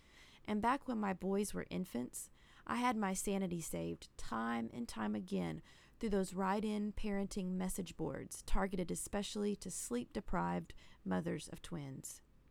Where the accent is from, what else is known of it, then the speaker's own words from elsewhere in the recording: Arkansas, United States; going to get to write a regular column for my hometown local newspaper, I felt incredibly honored. The Post-Dispatch is the oldest weekly newspaper in Arkansas